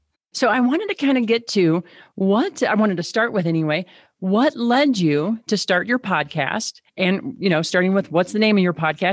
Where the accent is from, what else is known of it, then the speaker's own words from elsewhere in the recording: Illinois, United States; Well, and it's funny, Britt, I should know better because I'm originally from Illinois, like Milwaukee. Okay. I went to the Milwaukee Zoo as a kid.